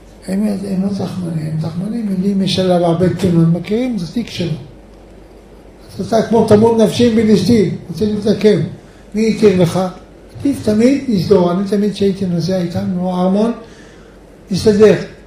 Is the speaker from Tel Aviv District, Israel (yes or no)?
yes; Holon, Tel Aviv District, Israel; אני לא גדלתי את זה, אני גדלתי בחולון.